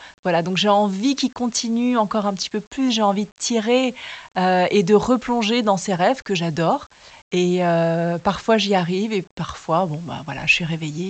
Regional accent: Tahiti, French Polynesia; now in Paris, France; J'ai eu une vie à Tahiti, mon enfance, là où je suis née, là où j'ai grandi. Une deuxième vie à Paris. Et ça fait 25 ans que je vis à Paris.

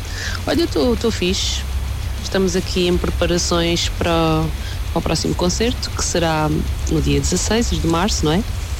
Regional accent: Elvas, Portalegre, Portugal; passaram em Elvas, de onde eu sou.

